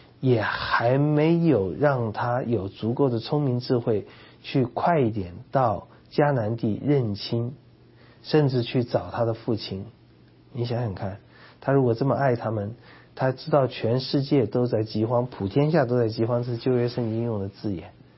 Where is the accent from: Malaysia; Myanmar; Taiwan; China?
China; 真像我们中国人讲的那个圆